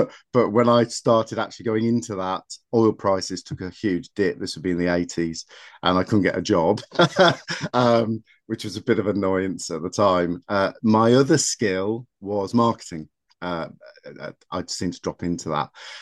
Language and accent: English; North East England, United Kingdom; I've been involved with rewilding down in Kent, though I'm originally from the Northeast. Can't tell by my accent, but I am.